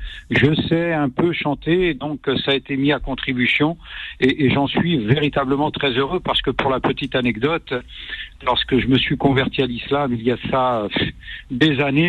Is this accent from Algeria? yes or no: yes; El Kantara, Biskra Province, Algeria; Moi, je suis au niveau des portes du désert, un petit village qui s'appelle El Kantara.